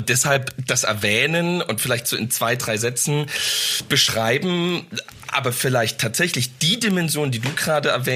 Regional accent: Dresden, Saxony, Germany; born there; ich bin in Dresden geboren

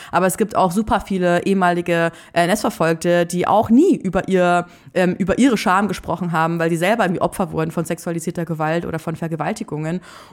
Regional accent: Mühldorf, Bavaria, Germany; mein Heimatort gar keine Rolle hätte spielen sollen, so, ne? Weil was interessiert die, so ein kleines Kaff im Oberbayern, so an der Grenze zu Österreich

